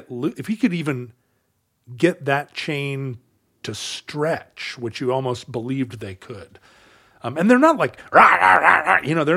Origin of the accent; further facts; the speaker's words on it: Alaska, United States; Growing up in Alaska